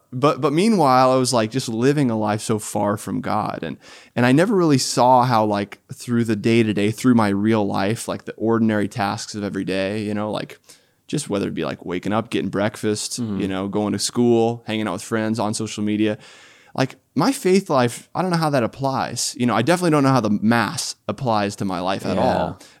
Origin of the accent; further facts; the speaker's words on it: Illinois, United States; But shortly after, moved to Illinois. So I grew up in Illinois and youngest of five kids